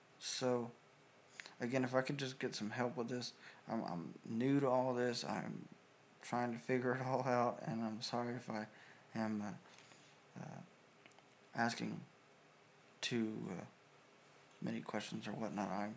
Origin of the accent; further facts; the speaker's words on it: Huntsville, Texas, United States; I'm from Huntsville, Texas, but hopefully wanting to go back to Austin.